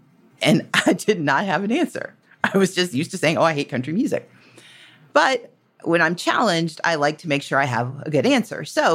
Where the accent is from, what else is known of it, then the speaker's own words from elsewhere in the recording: Gulfport, Mississippi, United States; I grew up in Gulfport, Mississippi, and that meant that most evenings, the family watched one of two television stations, either ABC or PBS.